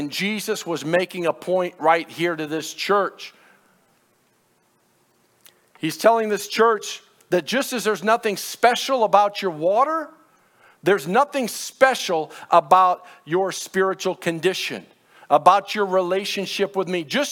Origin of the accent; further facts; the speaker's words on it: United States; I'm an American, so we get sick with anything, right?